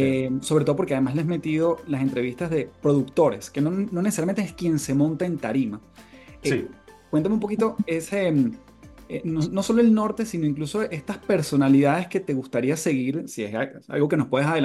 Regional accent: Venezuela; algo que nos desgastó mucho como venezolano

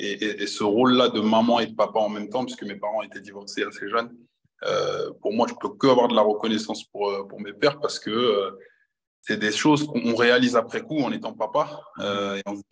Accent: Rillieux-la-Pape, Auvergne-Rhône-Alpes, France; also born or lived in Lyon; Moi, j'ai grandi à Rieux-le-Pape, je suis né à Lyon 4e.

